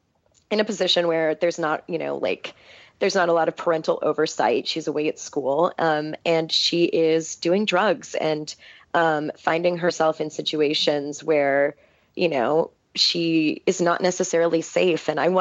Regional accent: Chicago, Illinois, United States; As an Italian growing up in Chicago, it's hard to not occasionally think about the mafia.

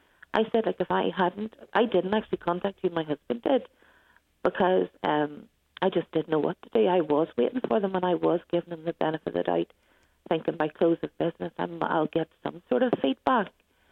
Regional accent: Belfast, Northern Ireland, United Kingdom; You know, I don't live in Belfast, but I've been travelling to Belfast. I'm from Belfast.

